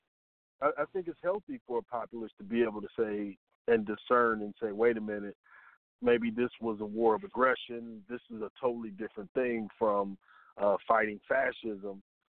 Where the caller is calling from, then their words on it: Georgia, United States; I'm in Georgia.